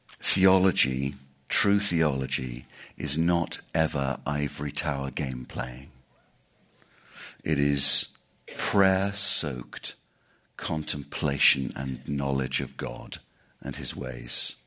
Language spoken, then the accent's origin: English; England, United Kingdom; Because I'm English, I'll call him John Calvin, but he was known as Jean Calvin.